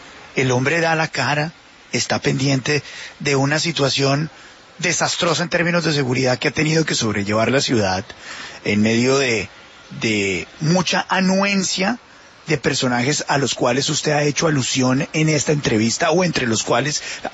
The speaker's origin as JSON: {"language": "Spanish", "country": "Colombia", "said": "como colombianos"}